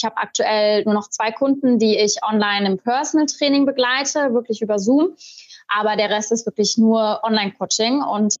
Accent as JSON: {"language": "German", "town": "Mainz", "region": "Rhineland-Palatinate", "country": "Germany", "tie": "born or raised there", "said": "ich komme gebürtig aus Mainz"}